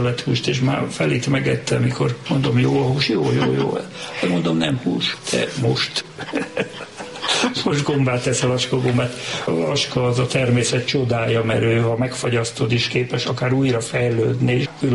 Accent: Budapest, Hungary; born or raised there

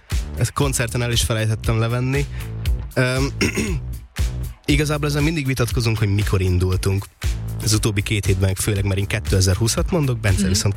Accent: Sopron, Győr-Moson-Sopron, Hungary; Hát ugye mi alapból soproniak vagyunk, vidék, és hát mindig nagyon fura feljönni Pestre koncert, vagy bármilyen program miatt

